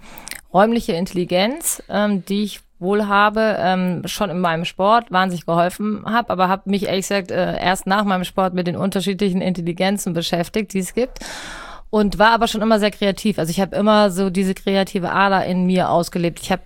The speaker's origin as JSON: {"language": "German", "town": "Rüsselsheim", "region": "Hesse", "country": "Germany", "tie": "born or raised there", "said": "ich bin in Rüsselsheim groß geworden, das allerdings zu diesem Zeitpunkt auch eine Hockey-Hochburg war"}